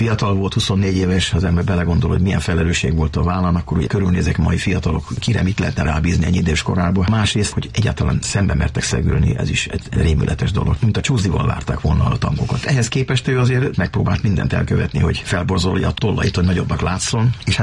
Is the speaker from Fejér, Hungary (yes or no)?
yes; Székesfehérvár, Fejér, Hungary; Fehérváron telepettek le, én ott nevelkedtem.